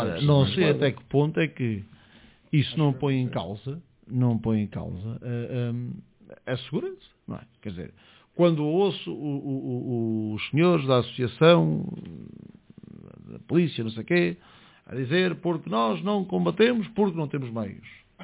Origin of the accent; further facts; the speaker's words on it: Portugal; Eu, como português, honestamente, eu preferia que isto não se soubesse.